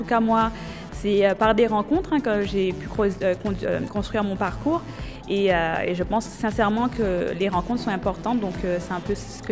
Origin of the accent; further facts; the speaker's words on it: Grand-Bourg, Guadeloupe; moved away as an adult; Alors j'ai commencé, j'étais au collège à Grandbourg, hein.